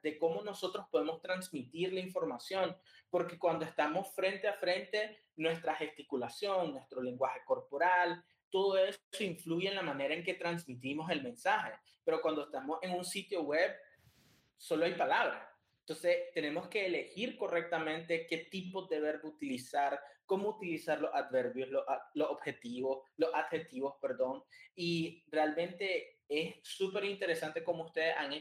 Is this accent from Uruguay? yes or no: no; Nicaragua; como buen Nica, me como las S